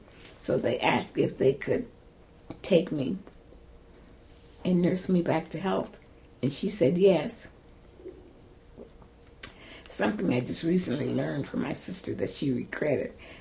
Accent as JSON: {"language": "English", "town": "Tulsa", "region": "Oklahoma", "country": "United States", "tie": "born or raised there", "said": "I grew up in Tulsa, Oklahoma."}